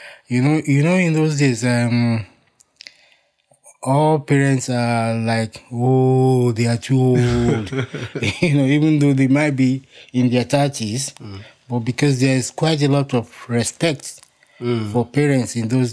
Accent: Ibadan, Oyo, Nigeria; also born or lived in Akure; You know, well, I was born in Akure, and I think we came to Ibadan, which is in Oyo State, in the 60s. I remember we were living in Okado

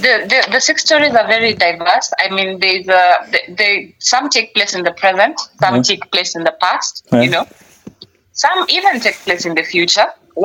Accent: Game, Siaya County, Kenya; So, yeah, that answers the question. I'm from a place called Game.

